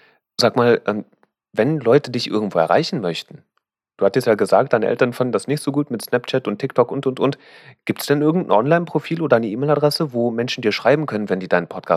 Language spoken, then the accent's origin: German; Berlin, Germany; Oder so stelle ich mir das zumindest vor als Berliner.